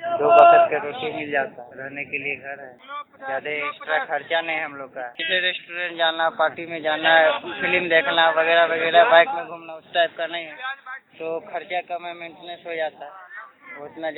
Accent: Ranchi, Jharkhand, India; रांची से आते हैं।

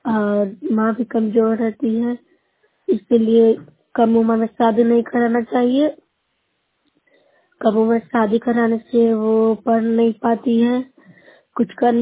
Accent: Bihar, India; मैं न्यू सराय ब्लॉक से हूँ, जिला नालंदा से बोल रही हूँ।

